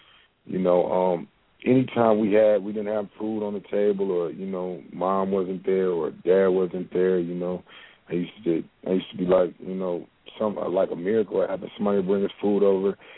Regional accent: Flint, Michigan, United States; also born or lived in Chicago; I come from the place called Flint, Michigan. I love it. I was born in Chicago. I was raised there, but I love it. I can't say nothing bad about Flint.

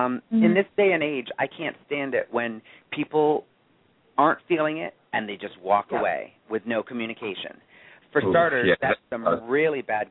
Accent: Otego, New York, United States; moved away as an adult; originally from a small town called Otigo, which is right outside of Oneonta, so I just say I'm from Oneonta.

